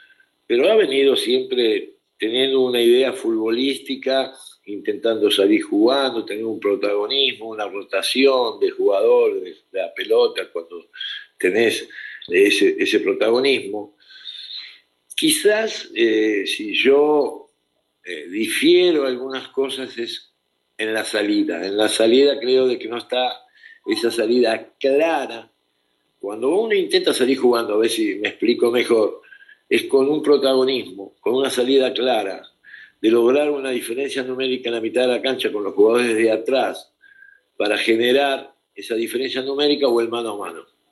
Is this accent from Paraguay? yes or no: no; Argentina; now in Mexico; yo que soy de Argentina